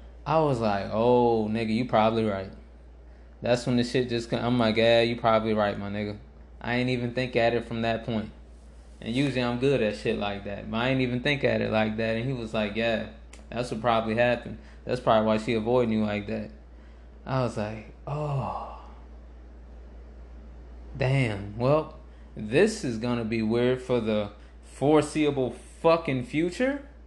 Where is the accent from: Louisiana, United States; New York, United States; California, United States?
Louisiana, United States; New Orleans; I'm from New Orleans.